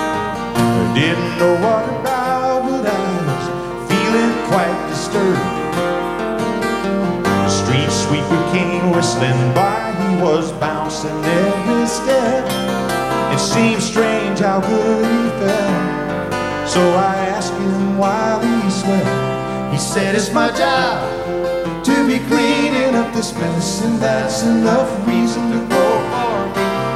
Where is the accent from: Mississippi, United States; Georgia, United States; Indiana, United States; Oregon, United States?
Mississippi, United States; And down where I grew up in Mississippi, where Jimmy came from, we take pride in how we play and how we work too.